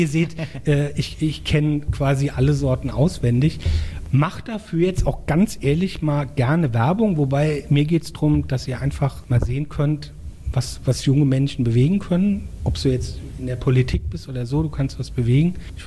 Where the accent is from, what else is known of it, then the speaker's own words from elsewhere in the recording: Mainz, Rhineland-Palatinate, Germany; Jetzt natürlich, ich als Mainzer fand es cool, eine Rosenmontag-Aktion.